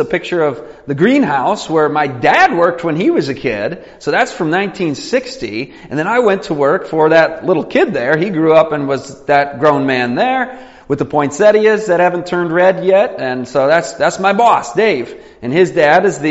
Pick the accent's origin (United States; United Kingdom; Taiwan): United States; Michigan; By the way, I grew up in Michigan. It snows a lot there.